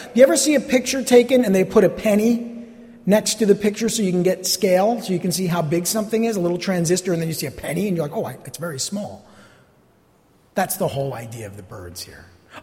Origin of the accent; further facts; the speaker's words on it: New Jersey, United States; I'm Italian. I'm from New Jersey. It was mandatory.